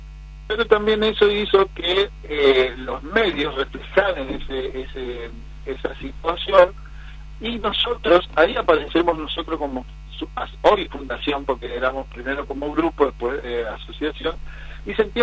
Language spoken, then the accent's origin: Spanish; Fontana, Chaco, Argentina; somos de Fontana. Soy nacido en Fontana